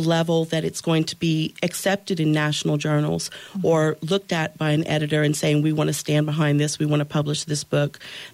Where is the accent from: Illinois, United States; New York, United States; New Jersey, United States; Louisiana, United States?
Louisiana, United States; Lafayette; now in Youngsville, United States; I'm from Lafayette. Yep. I was born and raised here. And I live in Youngsville. I live in my grandmother's house. And I'm very rooted there.